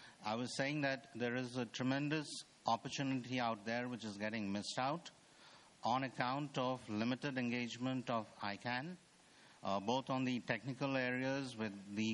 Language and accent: English; India; I'm from India.